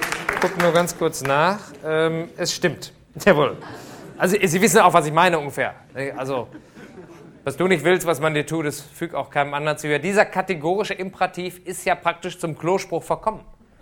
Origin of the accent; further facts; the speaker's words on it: Düsseldorf, North Rhine-Westphalia, Germany; Ich komme ja aus Düsseldorf und habe ich schon schlimmer erlebt hier.